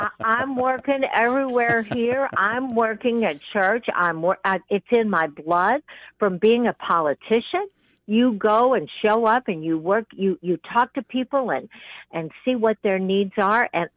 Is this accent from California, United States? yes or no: yes; California, United States; born there; I sent it because I was born in California.